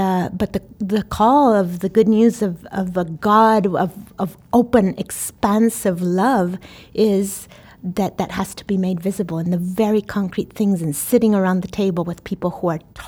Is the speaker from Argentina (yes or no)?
yes; Argentina; I grew up in Argentina, but our table was the most unlikely mix of people.